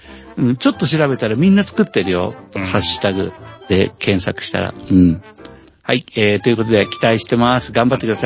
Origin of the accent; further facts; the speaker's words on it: Yamaguchi, Japan; 私の田舎山口県ではあんまり売れてなかったんだよね